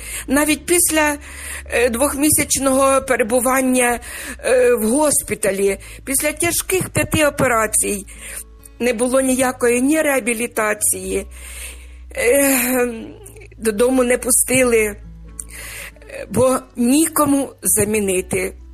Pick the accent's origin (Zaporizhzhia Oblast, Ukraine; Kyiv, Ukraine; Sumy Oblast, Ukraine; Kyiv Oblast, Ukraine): Sumy Oblast, Ukraine; Sumy; на захист нашого рідного міста Суми, в якому я народилася, в якому народилися мої діти, онуки, мої правнуки.